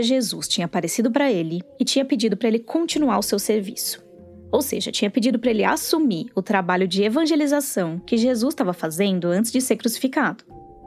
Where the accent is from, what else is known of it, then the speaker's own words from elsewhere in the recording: Sorocaba, São Paulo, Brazil; Eu sou de Sorocaba.